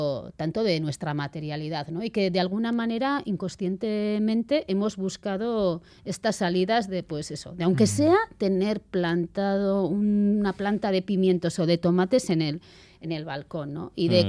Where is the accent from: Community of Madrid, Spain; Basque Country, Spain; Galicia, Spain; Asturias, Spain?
Basque Country, Spain; Beasain; yo soy de Beasain. Mi aita es de un Baserri